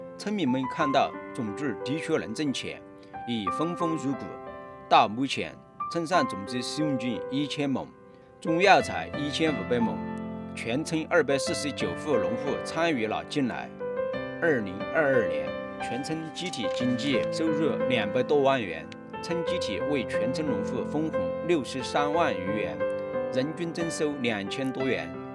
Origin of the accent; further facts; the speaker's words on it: Tianchi Village, Sichuan, China; 我是天池村土生土长的农村娃，祖祖辈辈都住在大山里。